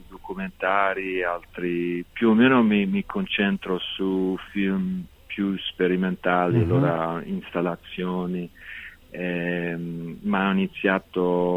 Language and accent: Italian; Chicago, Illinois, United States; also born or lived in Rome, Italy; dal 2017 al 2022-23 che ho vissuto a Roma. E originalmente sono di Chicago